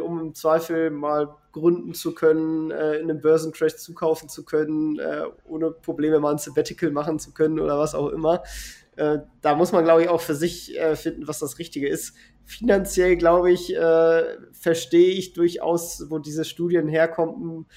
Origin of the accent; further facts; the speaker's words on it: Kiel, Schleswig-Holstein, Germany; now in Hannover, Germany; ich komme ja nicht aus Hannover, ich wohne in Hannover, ich bin ja Kieler